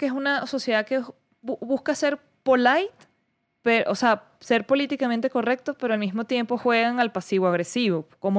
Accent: Venezuela; para mí, que yo soy venezolana de a pie

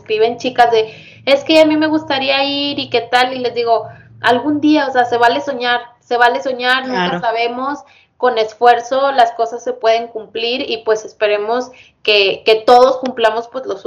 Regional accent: Mexico; Soy la primera latina mexicana en el libro de familia

